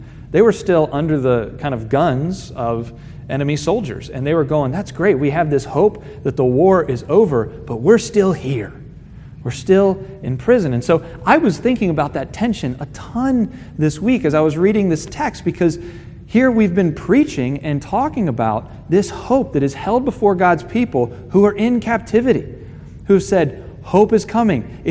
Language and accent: English; Virginia Beach, Virginia, United States; We were down in Virginia Beach, which is my hometown. My mom lives right on the bay.